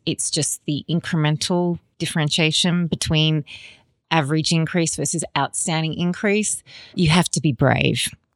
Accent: Australia; I'm Australian and I definitely want to see the Costa Rican beaches.

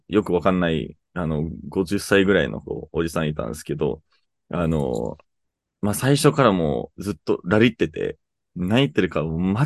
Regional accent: Canada; Japanese is a second language; え、どこ出身ですかって聞かれて、で、あ、カナダですって言ったら、あ、日本語わかるんだって

